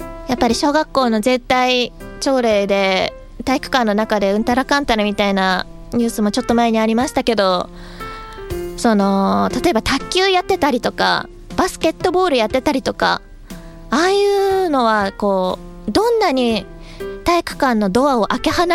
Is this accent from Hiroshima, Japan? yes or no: no; Nagoya, Aichi, Japan; accent: Mie dialect; 私名古屋の三重寄りなんですね、出身が。で、三重弁ってちょっと似てるんですよ。ただ私は関西弁は喋れません。三重弁しか喋れません。